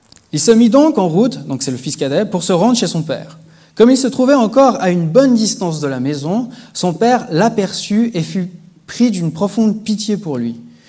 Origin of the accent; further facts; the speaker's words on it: Mauritius; mais je suis mauricien, j'ai eu des oncles.